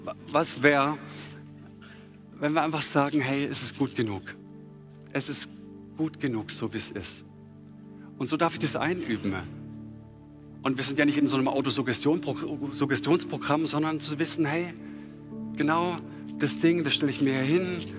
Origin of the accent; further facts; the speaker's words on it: Baden-Württemberg, Germany; ich bin ja auch nicht im Brennpunkt aufgewachsen und ich bin auch in der schwäbischen Kleinstadt auch groß geworden